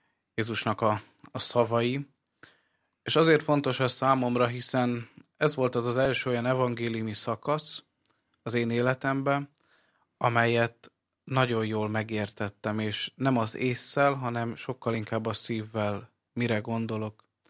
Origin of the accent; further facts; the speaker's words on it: Egyházasrádóc, Vas, Hungary; also born or lived in Körmend; én egyházos Rádócon nőttem föl, ez Körmend melletti település, és tulajdonképpen én Körmenden születtem a kórházba